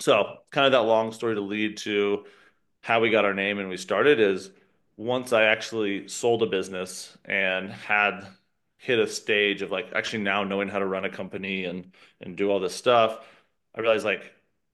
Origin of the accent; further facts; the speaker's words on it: Georgia, United States; And so the interesting thing, I grew up in Georgia. And in Georgia, they give you the Hope Scholarship, which gives you free college if you're like a state student, you stay in school in the state.